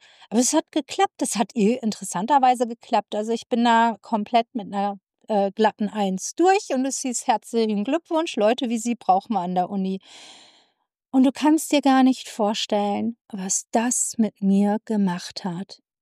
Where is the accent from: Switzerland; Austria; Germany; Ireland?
Austria; ich bin auch Österreicherin. Mein Vater kommt aus der Steiermark